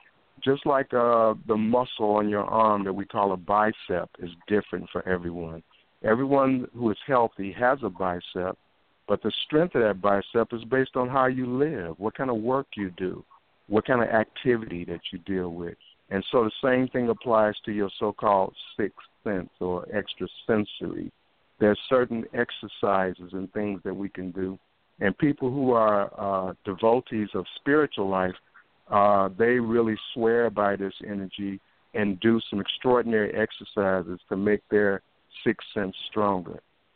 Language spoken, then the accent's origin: English; Chicago, Illinois, United States; And growing up in Chicago has been an extraordinary adventure.